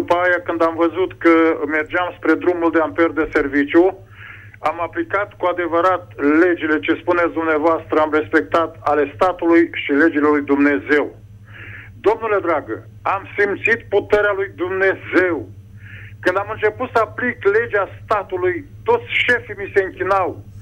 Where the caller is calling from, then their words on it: Bârlad, Vaslui County, Romania; sunt din Burlad și am 70 de ani.